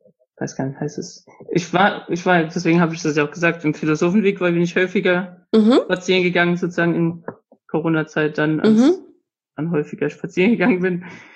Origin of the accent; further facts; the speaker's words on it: Frankenthal, Rhineland-Palatinate, Germany; now in Heidelberg, Germany; Aus Frankenthal, aus der Pfalz.